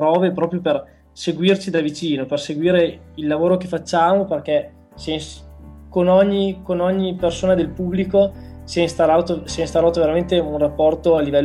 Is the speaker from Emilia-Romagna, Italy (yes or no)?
yes; Parma, Emilia-Romagna, Italy; Noi a Parma ci siamo nati e a Parma continuiamo a viverci